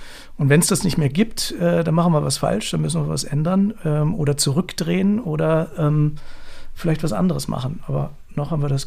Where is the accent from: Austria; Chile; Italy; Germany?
Germany; Hanover, Lower Saxony; ich komme aus Hannover